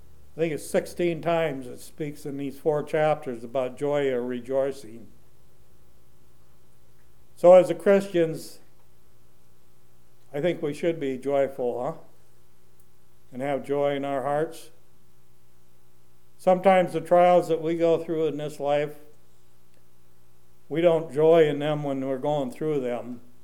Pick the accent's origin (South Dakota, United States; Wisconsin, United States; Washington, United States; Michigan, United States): Washington, United States; Tri-Cities; I come from the Tri-Cities, and we grow enough stuff there to feed a big portion of the world.